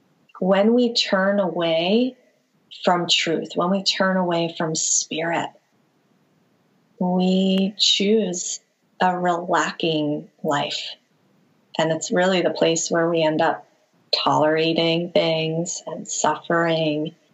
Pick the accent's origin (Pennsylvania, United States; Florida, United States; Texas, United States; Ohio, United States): Pennsylvania, United States; Philadelphia; Like, I think I grew up in Philadelphia, and so I think about, you know, those single moms in the city who generally are food shopping at the local liquor store.